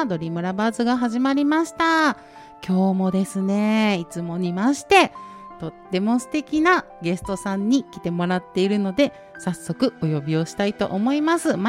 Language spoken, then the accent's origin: Japanese; Kobe, Hyogo, Japan; 25年前、私の地元神戸が大きな大きな地震で形を失いました。